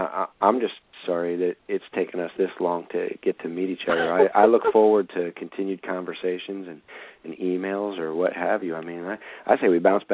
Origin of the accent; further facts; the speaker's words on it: Rockville, Maryland, United States; I grew up in Rockville. And then my wife and I, you know, we moved out to Germantown.